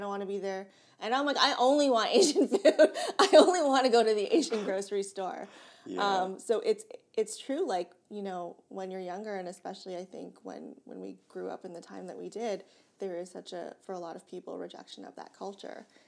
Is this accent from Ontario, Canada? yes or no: yes; Whitby, Ontario, Canada; Whippy, Ontario.